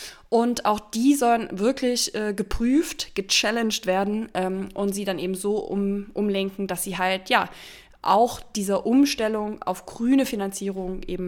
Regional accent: Cologne, North Rhine-Westphalia, Germany; Wäre jetzt sowas, was uns als Kölner oder ehemalige Kölner so ein bisschen immer einfällt.

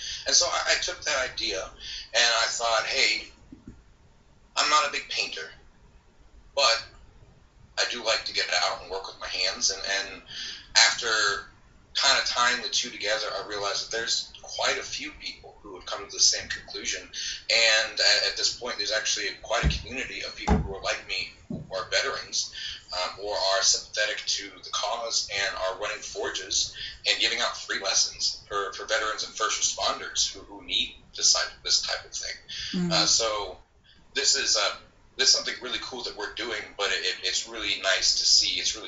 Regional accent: the South, United States; Well, being born and raised in the South, I tend to believe that not only can a country boy survive

